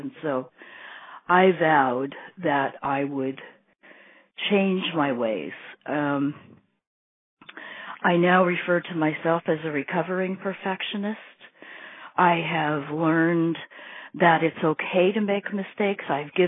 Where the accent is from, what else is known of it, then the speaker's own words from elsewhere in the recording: Canada; I'm Canadian. I live in Ontario, just west of Toronto.